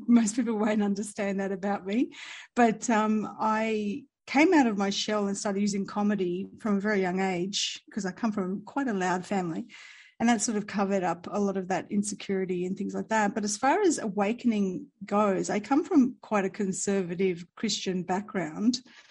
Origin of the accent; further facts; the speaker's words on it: Lebanon; because I'm from Lebanon originally.